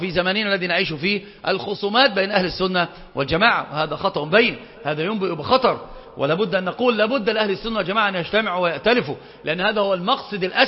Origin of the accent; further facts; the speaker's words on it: Iraq; طبعا دي مش مثل المفتاح عندنا في العراق من الإمام